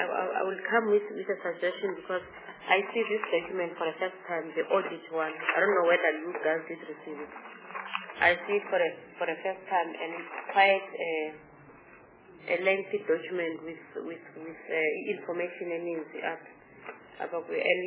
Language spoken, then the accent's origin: English; Eastern Cape, South Africa; We are from the Eastern Cape.